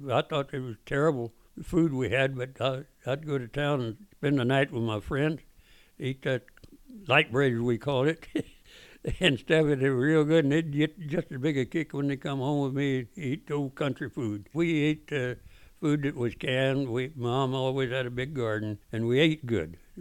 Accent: Inola, Oklahoma, United States; My hometown was Ainola, a little Indian town. And it was near Claremore in Tulsa and Muskogee. I was just kind of in a triangle there. And I grew up there on a farm.

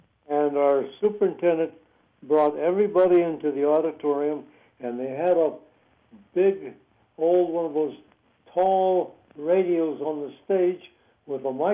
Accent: Taft, California, United States; born there; I was born in Taft, by the way.

